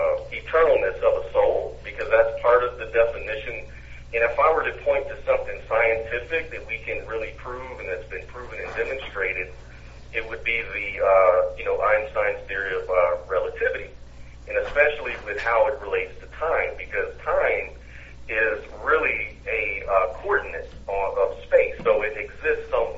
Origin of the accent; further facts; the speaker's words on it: Orange County, California, United States; Orange County, California.